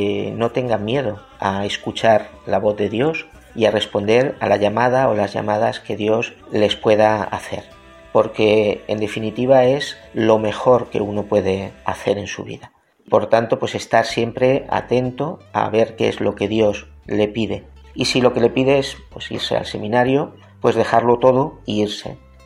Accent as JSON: {"language": "Spanish", "town": "Villarrubia de los Ojos", "region": "Castilla-La Mancha", "country": "Spain", "tie": "born or raised there", "said": "soy natural de Villarrubia de los Ojos."}